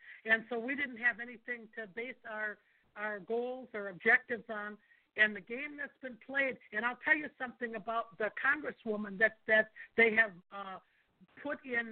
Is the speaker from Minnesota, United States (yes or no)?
yes; Minneapolis, Minnesota, United States; I'm a Minnesotan. I was born and raised in the 5th District.